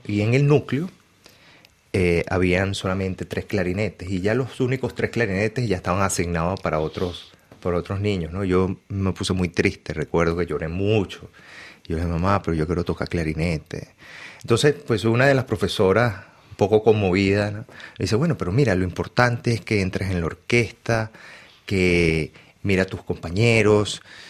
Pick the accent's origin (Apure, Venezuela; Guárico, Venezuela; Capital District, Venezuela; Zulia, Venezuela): Capital District, Venezuela; Caracas; soy caraqueño.